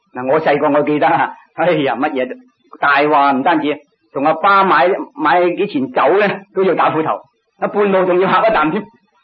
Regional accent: Zhongshan, Guangdong, China; 我哋中山人最兴讲闹人冚家产，呢个好恶毒嘅说话。

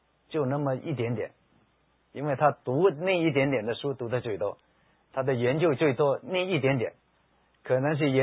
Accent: Hong Kong; 我国内的我不知道谁最有钱。我来自香港的，

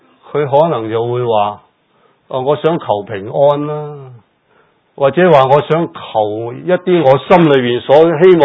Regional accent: China; 咁我哋睇返我哋中國，中國今日呢就好強盛，身為中國人，我哋都有一種自豪

